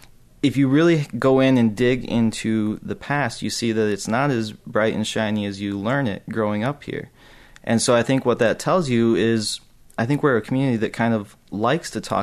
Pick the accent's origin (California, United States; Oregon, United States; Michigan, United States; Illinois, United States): Michigan, United States; Battle Creek; I grew up in Battle Creek, and you learn about Sojourner Truth, and you learn about the Underground Railroad and the role that Battle Creek played.